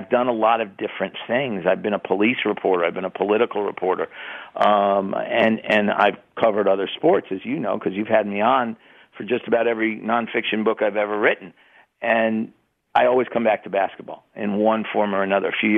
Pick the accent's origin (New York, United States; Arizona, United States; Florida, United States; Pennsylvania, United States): New York, United States; New York City; And I grew up with it in New York City. I used to ride the subway up to Columbia when Columbia was good, believe it or not, in the late 60s and early 70s.